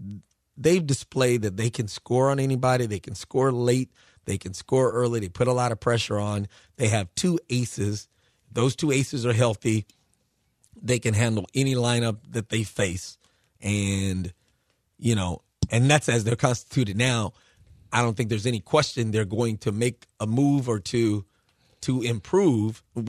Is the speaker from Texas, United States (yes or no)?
yes; Houston, Texas, United States; It's going to because I'm from Houston, so I don't expect much.